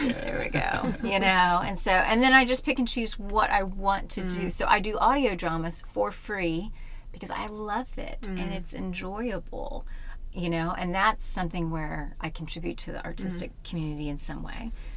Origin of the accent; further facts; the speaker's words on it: United Kingdom; now in United States; We're now dual citizens. So we're Brit-Americans now.